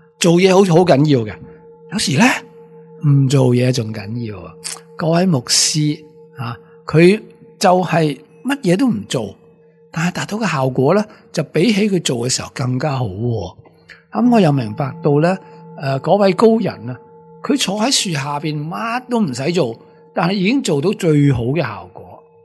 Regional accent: Hong Kong; 咁尤其是我哋香港人啦吓，即系唔静得噶

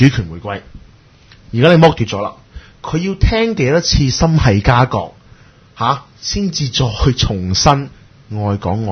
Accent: Hong Kong; 即係香港人，我哋香港人市民咁啊，始終都係咪先？

